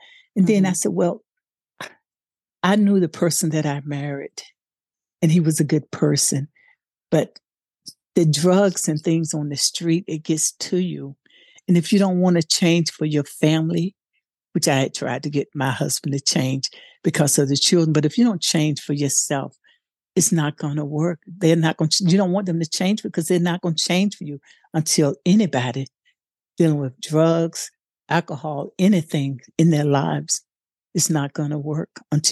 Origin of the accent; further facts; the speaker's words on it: North Carolina, United States; because growing up in North Carolina, the men in North Carolina back in the days when I was growing up, they would beat on their wives.